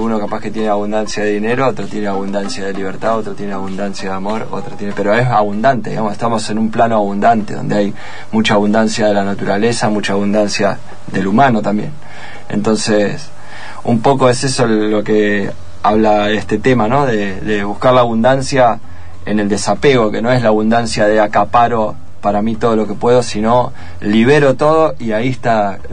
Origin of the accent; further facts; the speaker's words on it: Necochea, Buenos Aires Province, Argentina; nosotros somos de Necochea y arrancamos desde ese lugar.